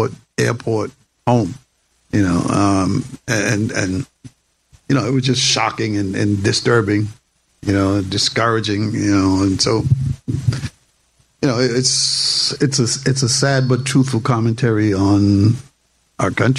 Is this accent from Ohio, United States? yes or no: no; Boston, Massachusetts, United States; I said, "Yeah, I'm from Boston."